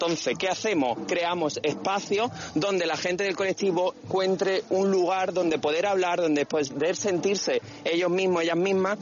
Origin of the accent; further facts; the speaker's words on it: Melilla, Spain; Somos dos personas, dos hermanos, que somos de aquí, de Melilla, y somos personas del colectivo, somos dos hombres homosexuales.